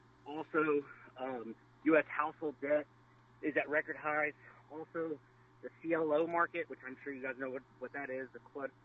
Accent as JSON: {"language": "English", "town": "Temple", "region": "Texas", "country": "United States", "said": "I'm from Temple."}